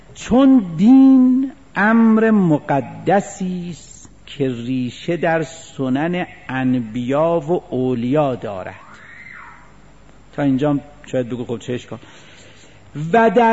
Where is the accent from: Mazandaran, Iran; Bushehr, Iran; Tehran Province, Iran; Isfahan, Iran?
Isfahan, Iran; یعنی وقتی میخواستن با ما حرف بزنن از میدونستن ما اصفهانیم